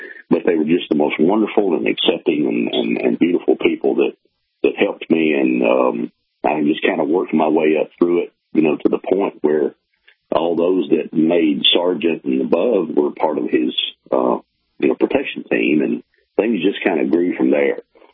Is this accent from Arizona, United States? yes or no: no; Louisiana, United States; I didn't. I grew up in West Central Louisiana. But I called it Mayberry simply because the home that I grew up in, I grew up in a pastor's home. We lived in a rural setting.